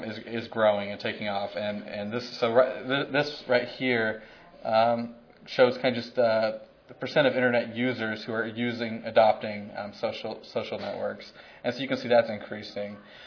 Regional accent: Texas, United States; I'm originally from Texas, and we did this work.

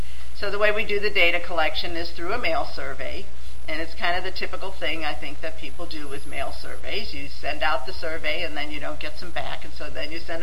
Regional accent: Alabama, United States; I'm from Alabama

